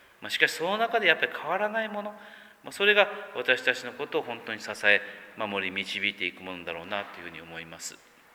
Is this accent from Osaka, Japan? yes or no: no; Kumamoto, Japan; 熊本に帰ってきましてですね、実家に帰ることがですね、よく、月に3回ぐらいはあります。自分の田舎に行くとですね、やっぱりほっとするっていうかですね